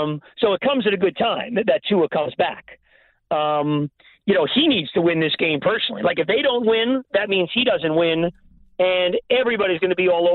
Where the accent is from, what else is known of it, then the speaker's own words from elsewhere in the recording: Brooklyn, New York, United States; Well, I grew up in Brooklyn. That's the way we used to do it.